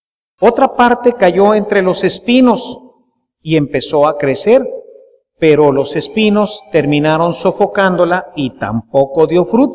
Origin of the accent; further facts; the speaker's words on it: Mexico; Nosotros somos mexicanos.